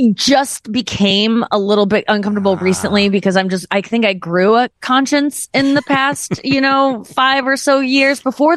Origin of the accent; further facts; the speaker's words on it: St. Louis, Missouri, United States; especially in the Midwest, I'm from St. Louis